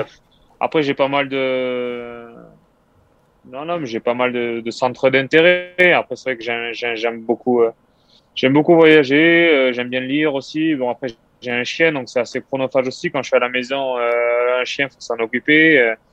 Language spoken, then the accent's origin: French; Albi, Occitanie, France; born there; Je suis né à Albi, j'ai vécu. Le début de ma carrière dans la région nantaise, puis en Vendée